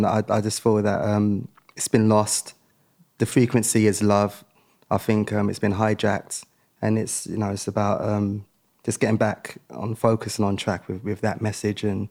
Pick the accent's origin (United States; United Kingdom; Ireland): United Kingdom; Tottenham, London; I grew up in Tottenham, in an estate around Tottenham, and my big dream was just to get out of that and travel the world